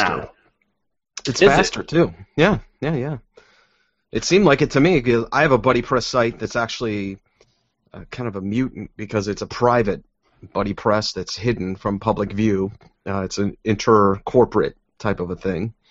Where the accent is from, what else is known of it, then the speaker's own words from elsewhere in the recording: Chicago, Illinois, United States; Well, I'm from Chicago originally